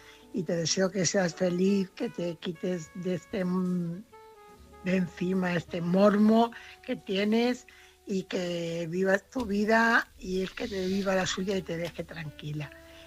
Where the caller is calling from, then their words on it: Fuenlabrada, Community of Madrid, Spain; corresponsal de Fuenlabrada.